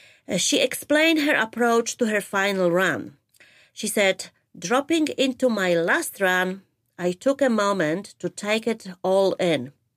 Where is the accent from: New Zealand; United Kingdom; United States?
New Zealand; Growing up in New Zealand, I started snowboarding when I was 8